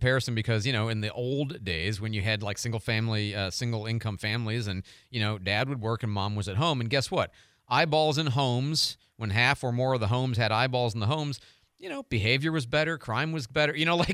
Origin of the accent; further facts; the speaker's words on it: Downers Grove, Illinois, United States; Chicago, Southside, I grew up in Downers Grove.